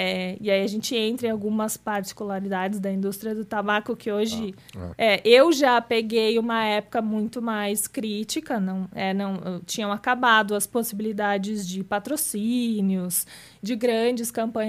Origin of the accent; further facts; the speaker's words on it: Santa Cruz do Sul, Rio Grande do Sul, Brazil; eu voltei para minha cidade natal lá no sul, que é no interior, a 150 quilômetros de Porto Alegre, chama Santa Cruz do Sul.